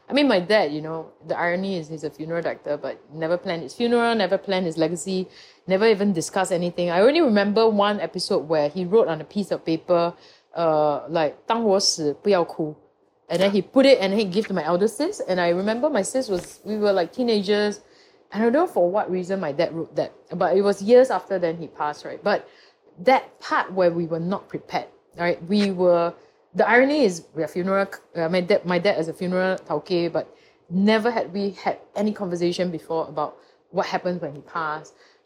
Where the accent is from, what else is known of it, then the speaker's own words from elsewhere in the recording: Singapore; I'm just Singaporean, yeah.